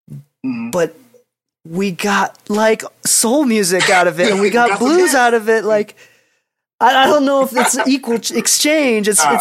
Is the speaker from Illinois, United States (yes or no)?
yes; Chicago, Illinois, United States; like I grew up in Chicago. There, like, I didn't listen to rock music